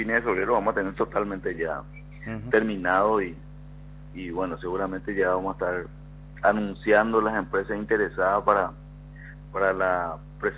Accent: Paraguay; Así es que estamos muy entusiasmados como paraguayos

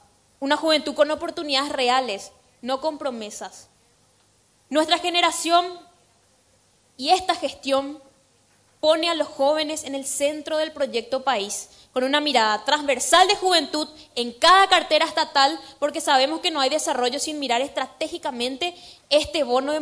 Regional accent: Paraguay; Esos somos nosotros los paraguayos. Esos somos nosotros los jóvenes paraguayos.

